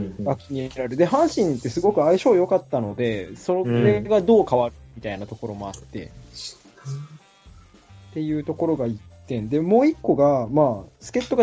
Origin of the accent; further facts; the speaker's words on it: Shizuoka, Japan; 僕の地元の静岡出身の選手が3人いるんですよね。